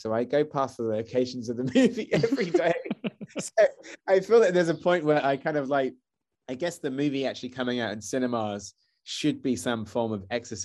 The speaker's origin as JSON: {"language": "English", "region": "South West England", "country": "United Kingdom", "tie": "born or raised there", "said": "And in my family house, we grew up in Somerset, she saw two different ghosts"}